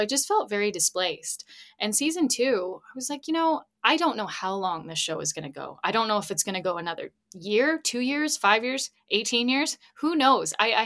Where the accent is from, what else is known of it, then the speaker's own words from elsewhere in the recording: Ontario, Canada; season one, I'm from Ontario.